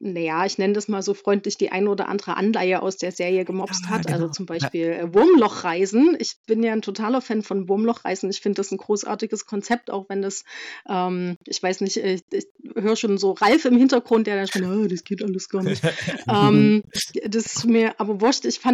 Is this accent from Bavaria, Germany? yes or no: no; Leipzig, Saxony, Germany; Genau, ich komme aus Leipzig, bin auch gebürtig hier aus Sachsen. Vielleicht hört man es an der einen oder anderen Stelle auch an der Aussprache. Da kann ich mir ganz viel Mühe geben, ganz weg kriege ich es nie.